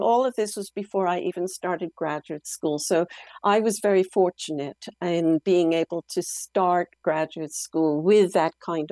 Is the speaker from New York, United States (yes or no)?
yes; New York, United States; I grew up in the New York area and majored in anthropology at the University of Pennsylvania